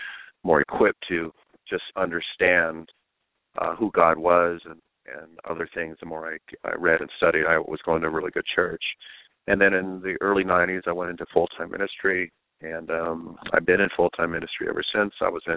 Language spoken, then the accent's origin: English; Los Angeles, California, United States; Well, I was brought up in Los Angeles, California. I was actually brought up in a Christian home